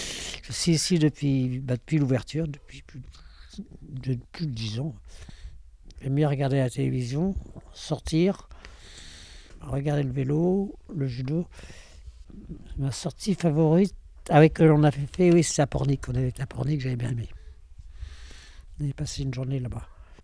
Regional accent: Brest, Brittany, France; born there; also born or lived in Caen; Je suis né à Brest, puis après je suis parti à Caen, où j'ai longtemps travaillé dans l'enseignement

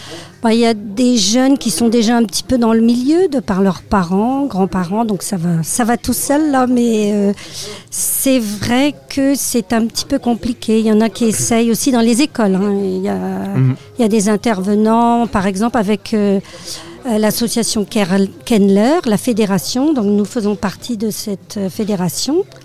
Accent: Spézet, Brittany, France; ma mère m'amenait dans les Fesnos, dans la Spézette, comme je suis de Spézette.

